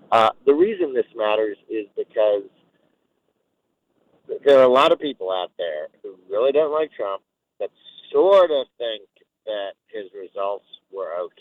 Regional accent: Louisiana, United States; I'm a little bit east of you, and I should be okay, but I'm worried about all my friends in my home state of Louisiana, so be careful.

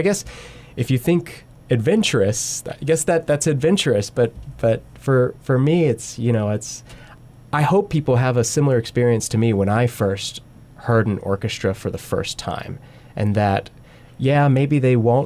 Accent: Alabama, United States; not coming from a classical music background, I try to think, and growing up in Alabama

